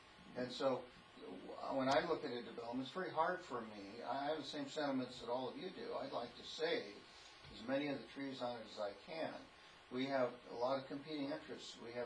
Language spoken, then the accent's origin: English; Washington, United States; born there; I was born in Washington, and so long ago you'd think I need a headstone now.